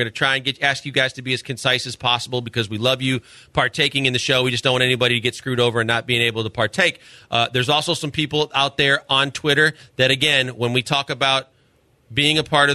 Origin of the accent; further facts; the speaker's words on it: Chicago, Illinois, United States; also born or lived in Milwaukee; I grew up in the Midwest, Chicago, Milwaukee, and the deep dish pizza there, I say there's nothing like it.